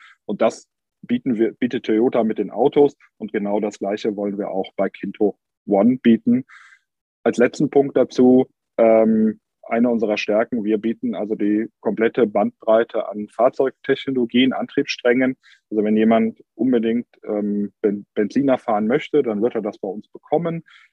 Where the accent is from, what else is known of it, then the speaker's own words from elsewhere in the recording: Cologne, North Rhine-Westphalia, Germany; Das merkt man hier als Kölner vor Ort